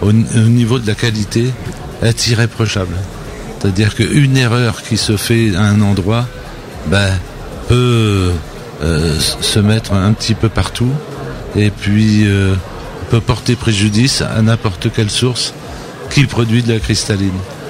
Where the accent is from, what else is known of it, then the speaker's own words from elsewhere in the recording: Nouvelle-Aquitaine, France; born there; je défends la Charente, et je défendrai toujours la Charente parce que je suis né en Charente et je vis en Charente.